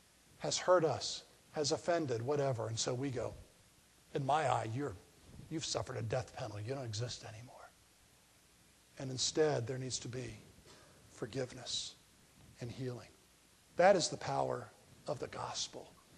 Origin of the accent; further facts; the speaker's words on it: Annapolis, Maryland, United States; Growing up in Annapolis, seeing how midshipmen lived